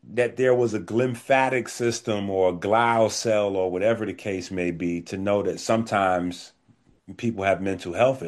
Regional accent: Bronx, New York, United States

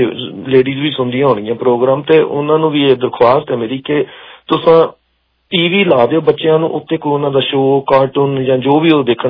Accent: Lahore, Punjab, Pakistan; ਮੈਂ ਲਾਹੌਰ ਤੋਂ ਜੀ ਮੈਂ ਮੁਸਲਿਮ ਫੈਮਿਲੀ ਨੂੰ ਬਿਲੋਂਗ ਕਰਦਾ

